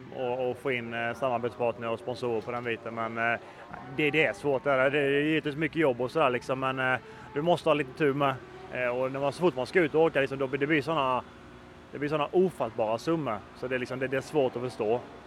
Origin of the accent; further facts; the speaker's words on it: Sweden; Det är ju tyvärr som svensk är det väldigt svårt att nå hela vägen ut.